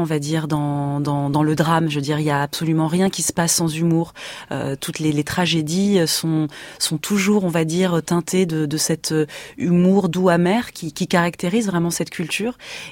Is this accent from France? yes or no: yes; France; en tant que binationale, enfin, j'ai grandi en France, je suis née en France de parents immigrés tunisiens. À la maison, les deux langues se sont toujours télescopées